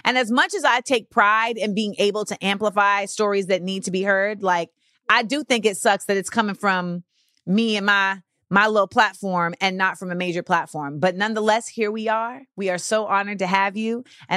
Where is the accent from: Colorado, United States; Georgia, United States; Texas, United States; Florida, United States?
Florida, United States; I'm from Florida.